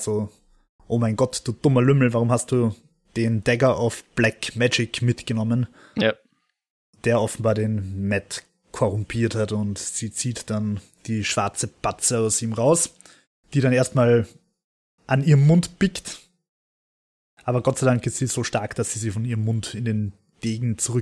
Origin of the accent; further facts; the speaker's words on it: Austria; gerade wir als Österreicher